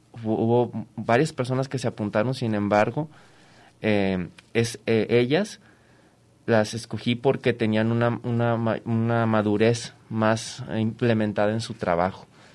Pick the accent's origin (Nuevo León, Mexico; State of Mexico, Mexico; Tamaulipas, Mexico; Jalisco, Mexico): Tamaulipas, Mexico; Reynosa; Soy de Reynosa, así es.